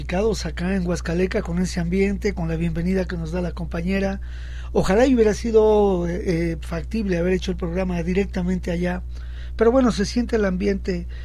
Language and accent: Spanish; Mexico; donde ahora también nosotros como mexicanos expresamos nuestra solidaridad para con ellos